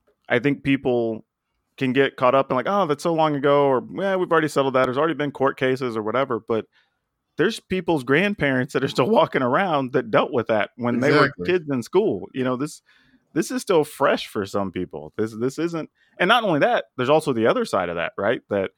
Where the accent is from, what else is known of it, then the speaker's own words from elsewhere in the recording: Texas, United States; I mean, I'm from Texas, and you know how that goes. You got to eat a lot and watch some football.